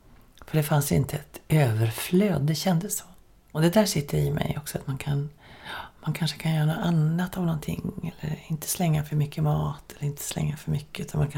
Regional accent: Helsinki, Uusimaa, Finland; born there; När vi bodde i Helsingfors, eftersom jag är född i Helsingfors, då var det ju krig

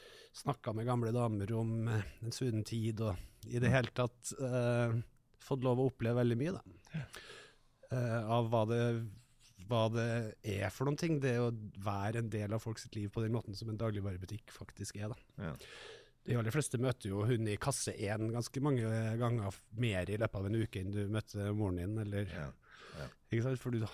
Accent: Trondheim, Trøndelag, Norway; da hadde den flyttet fra Rosenborg og opp på Byåsen, så vi vokste opp på Byåsen på Havsten, der butikken lå I første, og så leiligheten som vi bodde I da, mor og far og Magnus og med I andre etasjen

